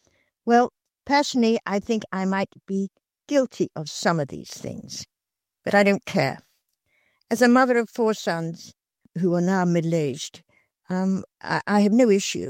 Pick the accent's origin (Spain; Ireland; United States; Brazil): Ireland; Maybe I'm just an Irish mother, but this suits me and I think it's good for you too, good for your mental health.